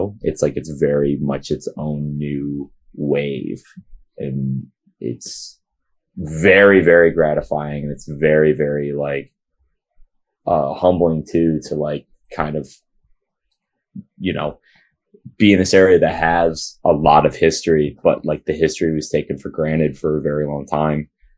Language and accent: English; Rochester, New York, United States; Yeah, and like, I think the thing, like growing up in Rochester, I really, really was grateful for any show that I saw.